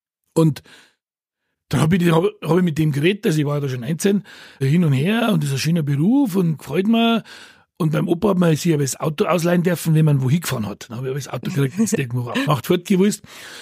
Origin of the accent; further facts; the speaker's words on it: Munich, Bavaria, Germany; born there; Nein, ich bin in München geboren.